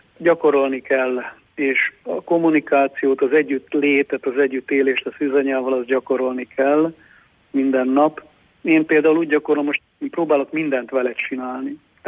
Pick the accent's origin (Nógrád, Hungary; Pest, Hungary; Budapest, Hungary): Nógrád, Hungary; Hasznos; born there; Nekem olyan szerencsém volt, hogy hasznosan születtem, ahol ugye Klári néninek megjelent a szűzanya, és aztán lett Fallós Kút, zarándokhely